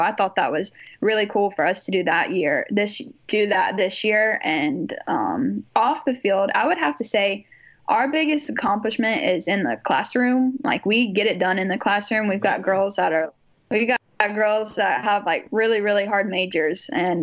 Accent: Hoover, Alabama, United States; also born or lived in Selma; now in Mobile, United States; Well, so my whole family, like my mom and dad, are from Selma, and I was born in Selma. And then we moved kind of around a little bit, but then I grew up mostly in Hoover, so.

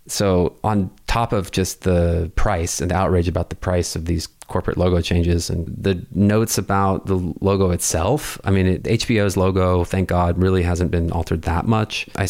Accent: New Mexico, United States; I was probably 6 years old, and I grew up in New Mexico

